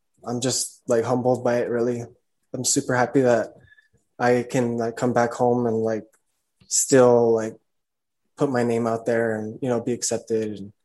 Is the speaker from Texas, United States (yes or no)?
yes; El Paso, Texas, United States; I was born here in El Paso, Texas in 82. I'm 38 years old. I went to Huey Elementary, and then I went to Ross Middle School, and then I graduated from Burgess.